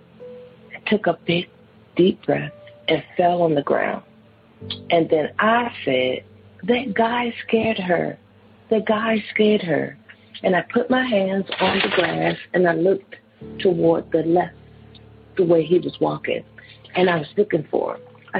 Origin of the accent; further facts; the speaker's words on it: Washington, District of Columbia, United States; from Washington, D.C.